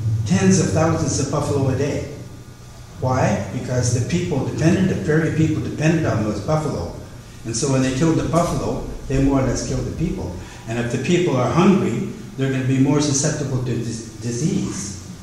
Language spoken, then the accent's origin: English; India; And that's how I look at it as an Indian.